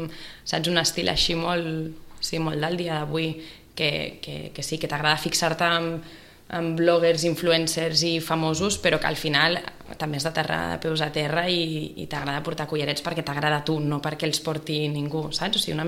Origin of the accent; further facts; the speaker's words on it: Sitges, Catalonia, Spain; però tothom que sap que soc de Sitges.